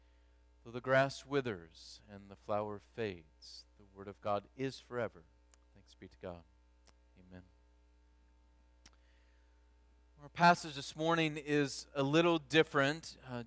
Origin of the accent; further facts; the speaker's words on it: Illinois, United States; You see a lot of cows in the Midwest. I grew up in Illinois. It's corn and cows and corn.